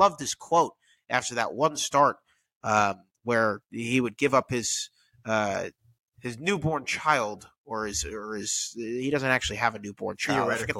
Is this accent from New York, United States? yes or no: yes; New York, United States; as a kid growing up on Long Island in high school